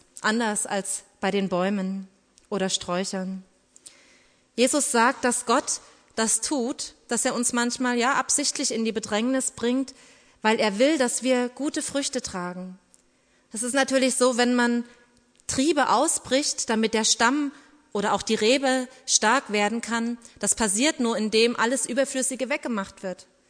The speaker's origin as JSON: {"language": "German", "town": "Radebeul", "region": "Saxony", "country": "Germany", "tie": "born or raised there", "said": "Aber ich kann auch noch weiter zurückdenken, nämlich an meine Kindheit in Radebeul. Diese Stadt ist an der Elbe gelegen und diese Stadt verfügt auch über Weinberge."}